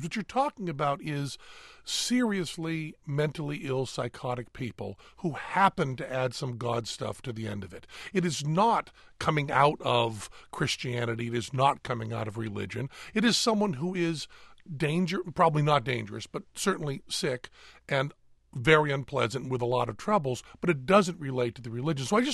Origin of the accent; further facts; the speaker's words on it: Massachusetts, United States; I was raised in New England, Western Massachusetts, in what was called the First Congo Church, the First Congregationalist Church